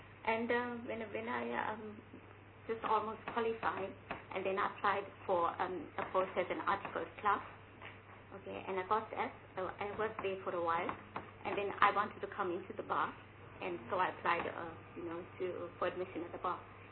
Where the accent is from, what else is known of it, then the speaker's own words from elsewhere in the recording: Durban, KwaZulu-Natal, South Africa; Okay, to start off, I'm from Durban, and you see from my city, I'm from Durban.